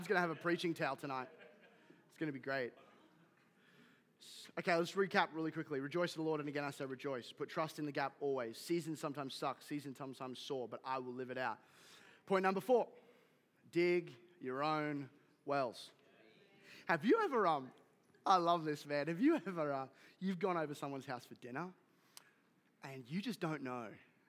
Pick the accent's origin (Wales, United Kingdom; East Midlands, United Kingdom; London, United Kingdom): London, United Kingdom; Like, I'm from London, and I never acclimatize to here.